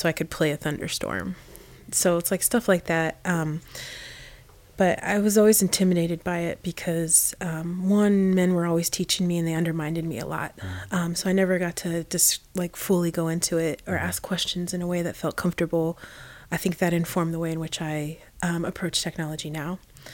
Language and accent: English; Indiana, United States; I grew up in Indiana and I was one of four families of color.